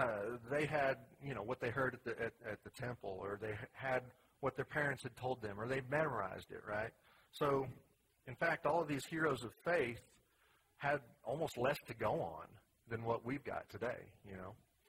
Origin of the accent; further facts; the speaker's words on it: Colorado, United States; Or I grew up in Colorado, and whenever there was a snowstorm, you could go out